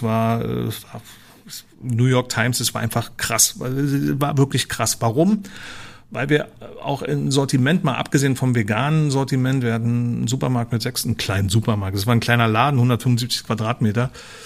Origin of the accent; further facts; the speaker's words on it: East Germany, Germany; ich bin ja aus dem Osten